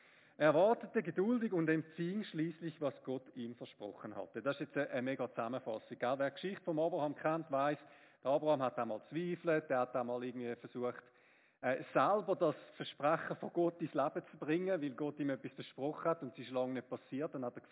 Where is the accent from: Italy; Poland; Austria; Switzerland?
Switzerland; wir sind wahrscheinlich alle ein bisschen überversichert als Schweizer.